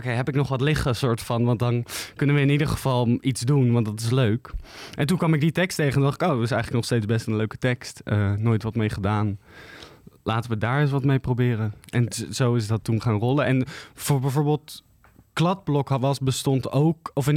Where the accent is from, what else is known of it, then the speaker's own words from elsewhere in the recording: The Hague, South Holland, Netherlands; Ik kom uit Den Haag en daar heb ik op school gezeten, middelbare en zo. En toen ben ik naar de Toneelacademie in Maastricht gegaan.